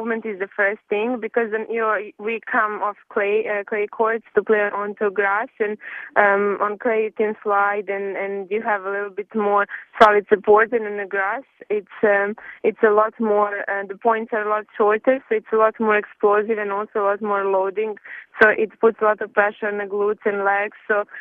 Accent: Serbia; English is a second language; growing up in Serbia, the tennis wasn't as sport

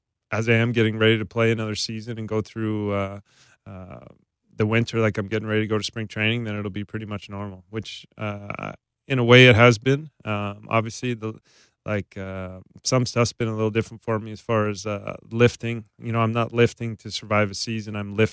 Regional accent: Canada; there isn't as many Canadian professional baseball players as there would be from other countries, so that probably adds into the me being on the four rosters

